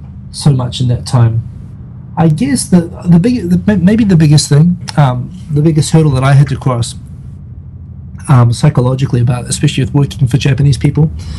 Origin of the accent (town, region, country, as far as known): New Zealand; born or raised there; also born or lived in Singapore